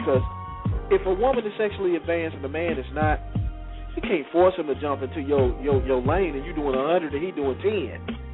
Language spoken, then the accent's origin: English; the South, United States; Because growing up in the South, you know, a lot of people are more reserved with their sexual intentions.